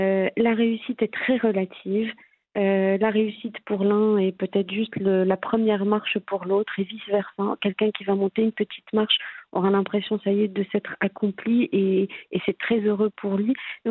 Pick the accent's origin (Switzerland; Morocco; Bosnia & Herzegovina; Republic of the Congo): Morocco; also born or lived in France; J'ai eu l'opportunité de revenir au Maroc et je suis revenue.